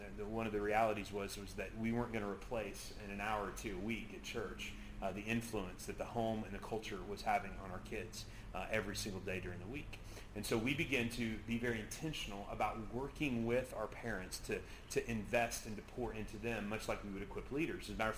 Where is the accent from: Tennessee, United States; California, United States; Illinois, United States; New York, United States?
Illinois, United States; Salem; I grew up in Salem.